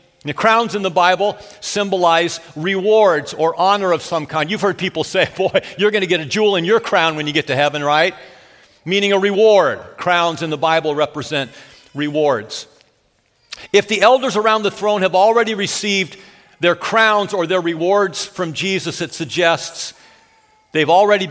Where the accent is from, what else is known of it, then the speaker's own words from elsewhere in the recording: Los Angeles, California, United States; So I'm from Southern California, from the Los Angeles area. Earthquakes are really common.